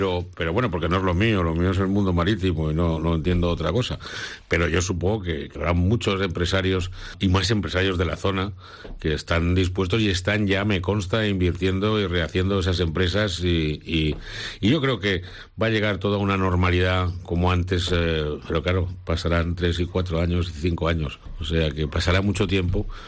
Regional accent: Spain; en España, como somos latinos y de carácter caliente

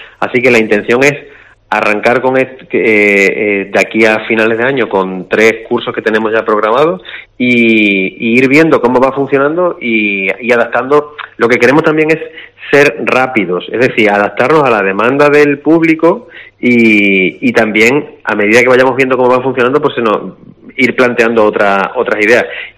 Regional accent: Almendralejo, Extremadura, Spain; yo siempre llevo el nombre de mi pueblo a mucho honor por todo el mundo, pero es que creo que es necesario que la gente identifique el nombre de Almendralejo

